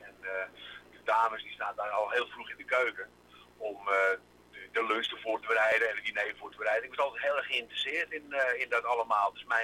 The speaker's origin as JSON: {"language": "Dutch", "town": "Amsterdam", "region": "North Holland", "country": "Netherlands", "tie": "born there", "accent": "Amsterdam", "said": "Nou ja, ik ben op de Albert Kuip geboren, dus niet zo gek ver bij ons huidige restaurant vandaan. Maar mijn vader van Griekse afkomst, mijn moeder Nederlands."}